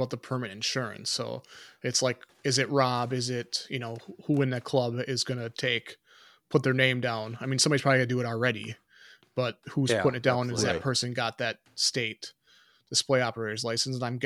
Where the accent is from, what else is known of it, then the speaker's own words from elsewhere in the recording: Wisconsin, United States; But, okay, well, I'm from Wisconsin.